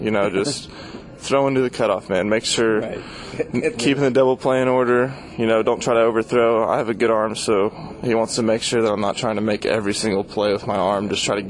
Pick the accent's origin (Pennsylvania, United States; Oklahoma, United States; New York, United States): Oklahoma, United States; Stillwater; also born or lived in Oregon / Arizona / Washington / North Carolina; I like to say I'm from Oklahoma, Stillwater, Oklahoma, just because I lived there from fifth grade to junior year in high school when he was at Oklahoma State, so that's where I like to call home.